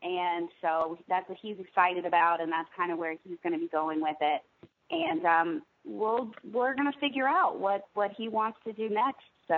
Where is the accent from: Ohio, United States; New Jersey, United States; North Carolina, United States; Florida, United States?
North Carolina, United States; Charlotte; now in New Hampshire, United States; I was born in South Carolina. I spent most of my childhood years in Charlotte, North Carolina.